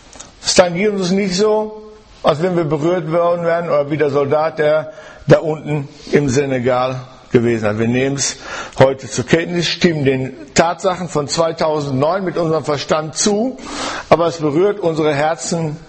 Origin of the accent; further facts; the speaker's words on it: Germany; wir sind ja auch Deutsche, die wir nicht Fußball gucken. Ich zähle mich also auch dazu.